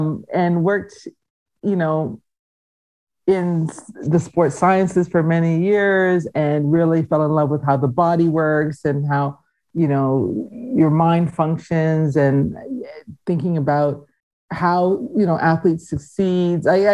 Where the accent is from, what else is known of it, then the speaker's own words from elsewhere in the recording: Canada; that was always a tension for me as a Canadian, because I was born here, you know?